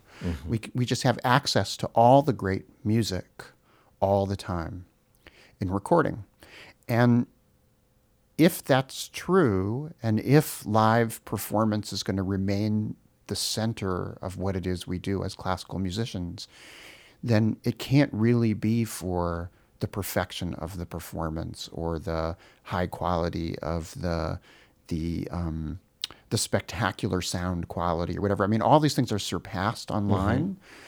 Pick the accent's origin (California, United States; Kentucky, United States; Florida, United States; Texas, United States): California, United States; Los Angeles; born there; I was born here in Los Angeles.